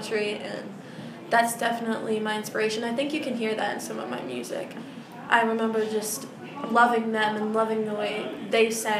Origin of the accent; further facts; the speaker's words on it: Pennsylvania, United States; I am originally from Pennsylvania, a really small town in Pennsylvania